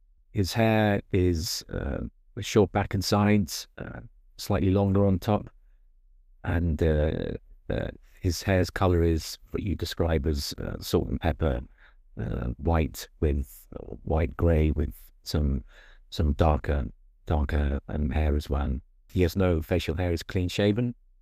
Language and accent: English; United Kingdom; I would say that I would identify myself as white British.